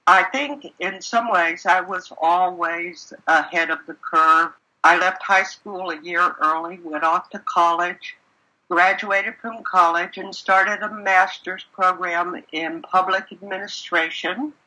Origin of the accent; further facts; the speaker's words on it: Mississippi, United States; I grew up in Mississippi, spent my early years on a farm, one of those kids who was barefoot all summer long.